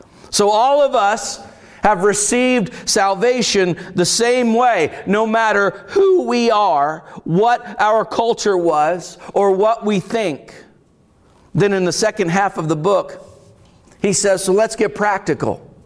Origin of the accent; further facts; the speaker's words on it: Florida, United States; I grew up in Florida. I had never heard of such a thing until I came up north.